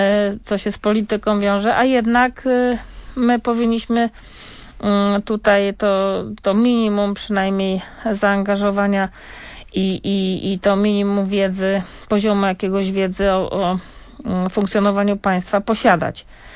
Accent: Baltic coast, Poland; akurat ja pochodzę z Wybrzeża

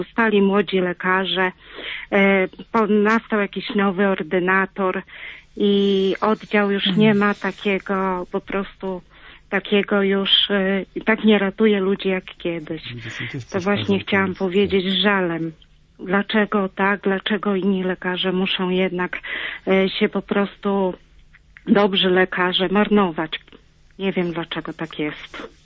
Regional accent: Węgrów, Masovian Voivodeship, Poland; jestem z Węgrowa

